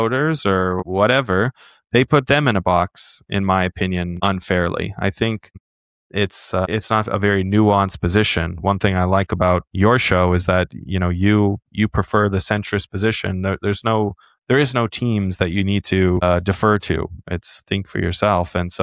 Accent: California, United States; because I'm from California, I love socialism.

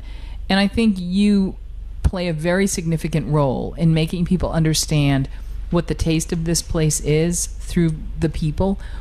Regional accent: Boston, Massachusetts, United States; My hometown.

